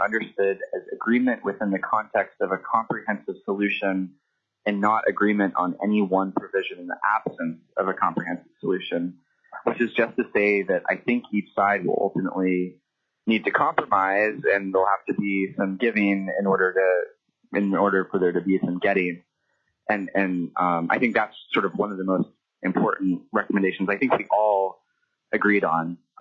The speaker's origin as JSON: {"language": "English", "town": "Sitka", "region": "Alaska", "country": "United States", "said": "Yes, for the record … I'm from Sitka."}